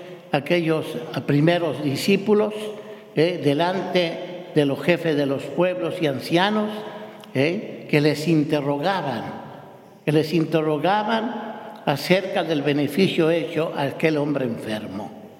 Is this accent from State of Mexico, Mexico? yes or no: no; Zamora, Michoacán, Mexico; Me acuerdo que en mi pueblo, o la ciudad ahora, de Zamora, Michoacán, en México